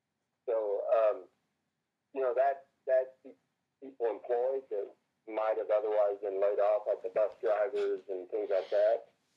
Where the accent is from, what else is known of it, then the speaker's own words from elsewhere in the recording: Fort Worth, Texas, United States; now in Georgia, United States; they always ask, where are you from? And I say Fort Worth, Texas, and there's a little bit of a letdown because they wanted it to be somewhere in Georgia.